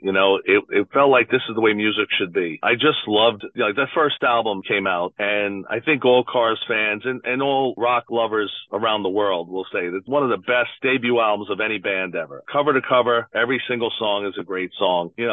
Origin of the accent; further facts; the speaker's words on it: Brooklyn, New York, United States; moved away; I myself, I'm from Brooklyn, New York, transplanted about 30 years ago.